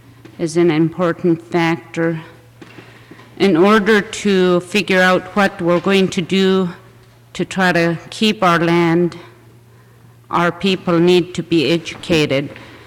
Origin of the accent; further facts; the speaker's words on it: Hughes, United States; I'm from Hughes, and I'd just like to reaffirm everything that's been said